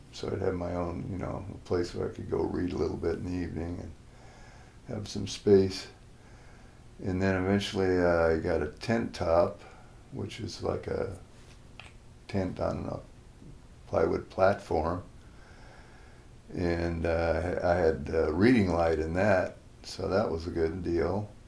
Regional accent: Wyoming, United States; And, for instance, growing up in Yellowstone Park in the summertime, there are lots of people.

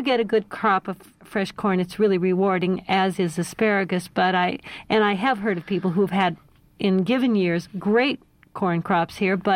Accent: Wisconsin, United States; also born or lived in Iowa / Illinois; now in Fairbanks, United States; Since I grew up in Wisconsin, Iowa, and Illinois, you know, corn has a special meaning to me

